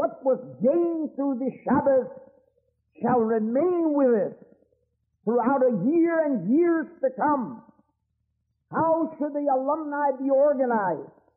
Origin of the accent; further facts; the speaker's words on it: Virginia, United States; I'm an American. I come from the cradle of American democracy. I'm a Virginian. But I'm not a modern Virginian. I'm an old-timer. And in my Virginia, where I come from, children didn't wait to be invited.